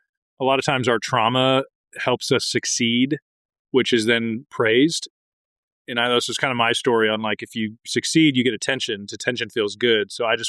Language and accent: English; Oregon, United States; it's because I grew up in Oregon at small schools